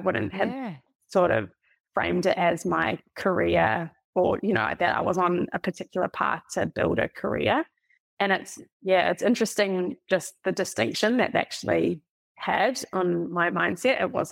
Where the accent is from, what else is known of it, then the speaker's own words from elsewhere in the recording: New Zealand; now in Melbourne, Australia; And when I moved to Melbourne from New Zealand, I just happened to get an admin role at one of Australia's leading independent agencies.